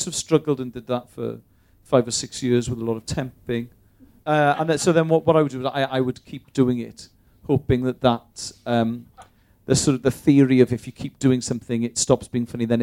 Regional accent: Bristol, South West England, United Kingdom; No, I was born in Bristol and raised there.

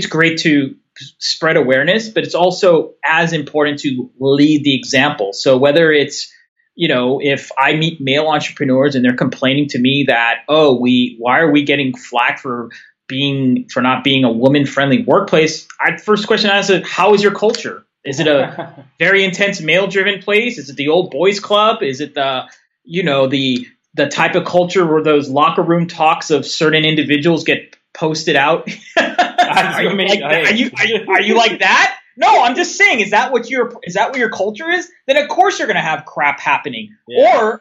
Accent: California, United States; my family is of ethnic heritage, and I also can relate to it because I grew up in the Bay Area.

